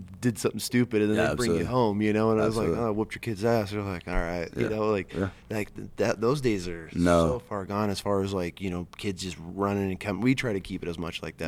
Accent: Chino, California, United States; when I grew up in Chino, everybody played with everybody.

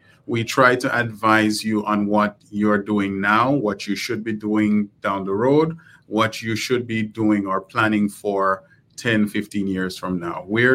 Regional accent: Jamaica; obviously I'm from Jamaica, so we've been back to Jamaica several times.

